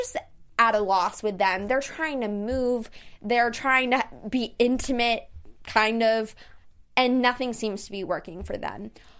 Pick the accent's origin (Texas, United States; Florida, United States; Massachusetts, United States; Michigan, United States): Massachusetts, United States; Boston; This episode was so great because I am originally from Boston, outside the suburbs.